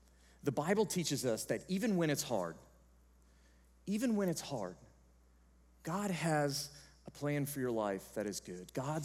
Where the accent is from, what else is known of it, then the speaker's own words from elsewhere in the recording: Missouri, United States; he knew I was from Missouri.